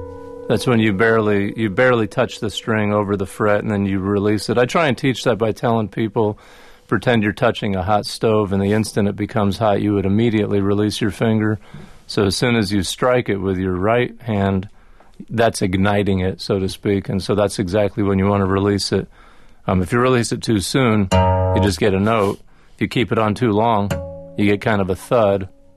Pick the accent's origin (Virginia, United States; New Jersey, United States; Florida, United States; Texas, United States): New Jersey, United States; I don't know about cowboy stuff because I'm from New Jersey.